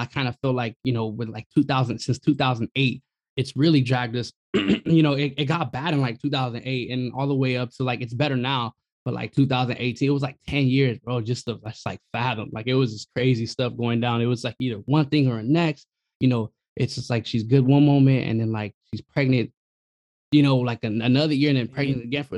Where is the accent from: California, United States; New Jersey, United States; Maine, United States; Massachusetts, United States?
California, United States; Compton; growing up in like, you know, 90s kids, so growing up in Compton during the 90s, it was like not as bad as like what I heard like from the 80s, because my pops always stayed here.